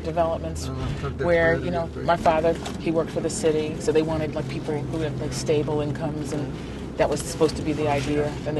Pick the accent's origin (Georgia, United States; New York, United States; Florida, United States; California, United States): New York, United States; New York City; to the sounds of my old neighborhood, East New York, Brooklyn. Today, as we begin broadcasting in my hometown on WNYC, it seemed like the perfect opportunity for me to come home